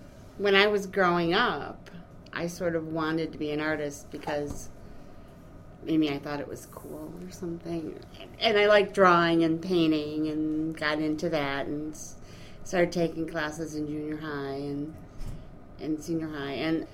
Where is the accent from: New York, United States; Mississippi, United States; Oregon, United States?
New York, United States; Buffalo; I grew up in Buffalo and went to Camber West